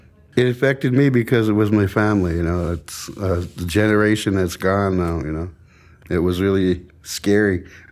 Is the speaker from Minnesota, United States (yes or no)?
yes; Minnesota, United States; I'm from the White Earth Indian Reservation.